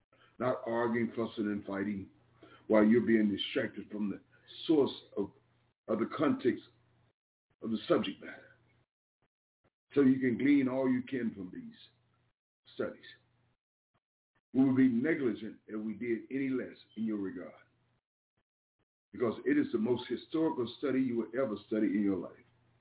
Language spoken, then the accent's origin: English; New York City, New York, United States; So sadly, I'm from New York City.